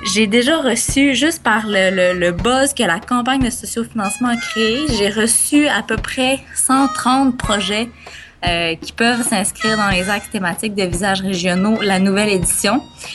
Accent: Montreal, Quebec, Canada; parce qu'on vient de la ville, on vient de Montréal

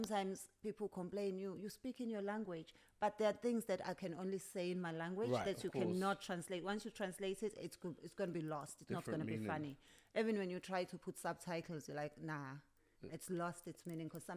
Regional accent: Durban, KwaZulu-Natal, South Africa; And then, because I come from Durban.

